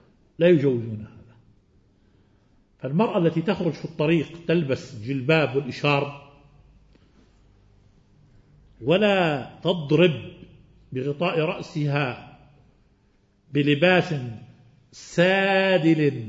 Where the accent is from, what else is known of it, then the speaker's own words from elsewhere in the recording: Jordan; هذا ما نسميه في بلادنا والدارج على ألسنة نسائنا في بلادنا الأردن